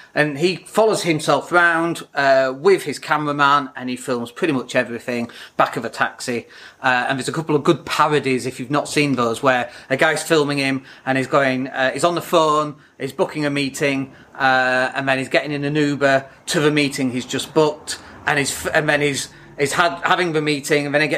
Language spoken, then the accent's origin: English; United Kingdom; now in Spain; And we're British, so stop doing it.